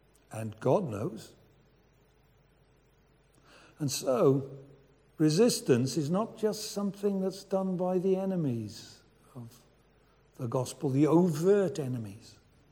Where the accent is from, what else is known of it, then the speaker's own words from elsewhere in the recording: Wales, United Kingdom; You know, most of you know I'm Welsh.